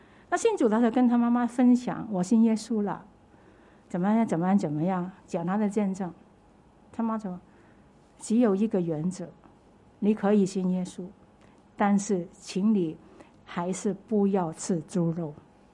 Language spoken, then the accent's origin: Chinese; Hong Kong; 我们香港人叫猪红嘛